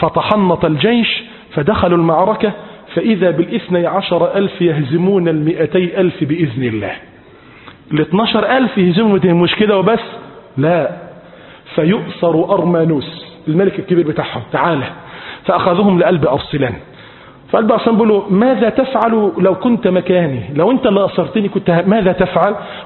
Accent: Egypt; بلادنا مصر

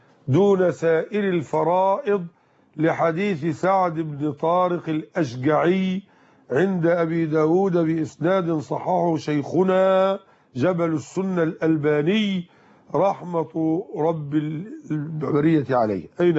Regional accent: Egypt; عندنا في مصر

